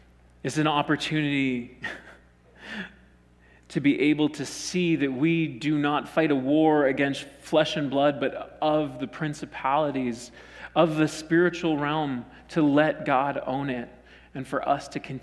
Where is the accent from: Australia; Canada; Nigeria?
Canada; Saskatchewan; I would have been 9 or 10 years old, growing up in Saskatchewan, where you can see your dog run away for 5 days.